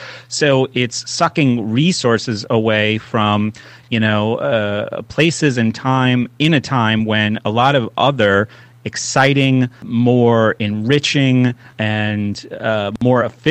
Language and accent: English; New Hampshire, United States; I grew up in New Hampshire, but I've been here and participating in the Free State Project since 2010